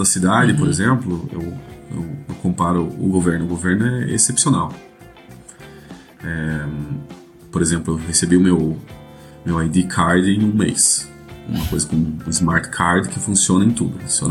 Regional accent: Curitiba, Paraná, Brazil; now in Estonia; Eu sou de Curitiba, meus filhos também são de Curitiba

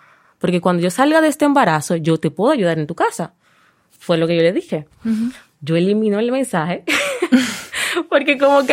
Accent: San Juan de la Maguana, San Juan, Dominican Republic; No tuve la dicha de tener muchas personas cerca porque vengo de San Juan de la Maguana.

